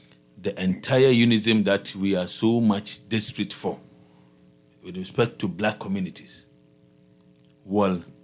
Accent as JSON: {"language": "English", "town": "Elmina", "region": "Central Region", "country": "Ghana", "said": "We love our people. I come from Elmina. You can Google and see."}